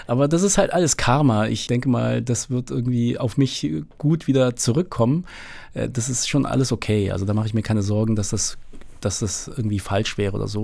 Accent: Berlin, Germany; im Wedding, wo ich aufgewachsen bin, war es wirklich hart. Totales, vernachlässigtes Pflaster war das damals.

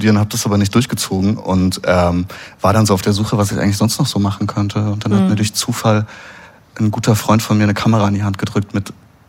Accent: West Germany, Germany; Und in dem Dorf, wo ich aufgewachsen bin, in Westdeutschland

